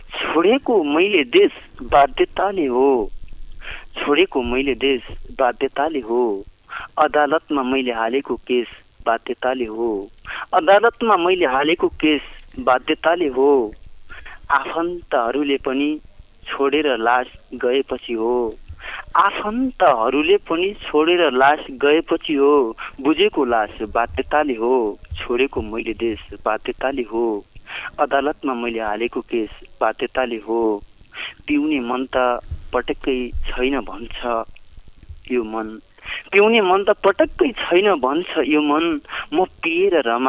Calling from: Dailekh, Karnali Province, Nepal; दैलेखको सातला 28 नगरपालिकादेखि

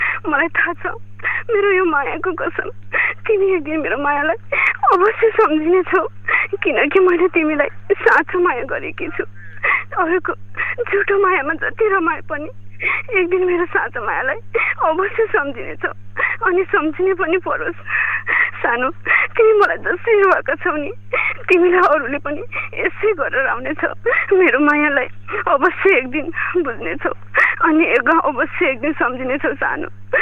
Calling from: Rajapur, Lumbini Province, Nepal; म बर्दियाको राजापुरदेखि

